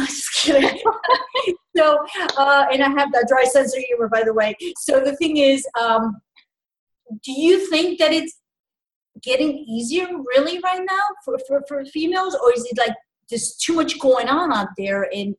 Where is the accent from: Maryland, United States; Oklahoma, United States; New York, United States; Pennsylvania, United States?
New York, United States; New York City; now in Florida, United States; And by the way, thumbs up, I'm from New York. Okay. So I was born in the Big Apple.